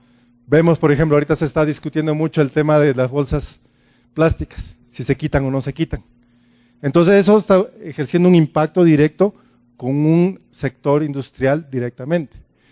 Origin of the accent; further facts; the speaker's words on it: Peru; moved away; Estoy acá ya hace 5 meses, soy de Perú